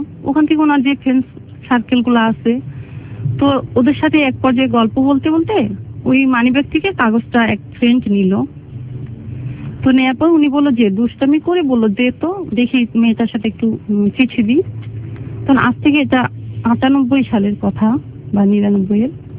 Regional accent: Jessore, Khulna Division, Bangladesh; born there; আমার জন্ম হয়েছে যশোরে, আমি যখন 7 মাস বয়স তখন আমার মা মারা যান, আমার নানি ছিলেন, মামা ছিলেন, মামি ছিলেন

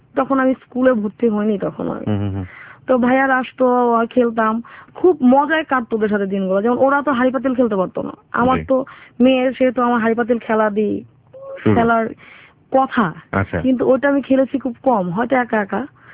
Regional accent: Dhaka, Dhaka Division, Bangladesh; born there; আমার জন্মস্থান হচ্ছে বাড্ডায়।

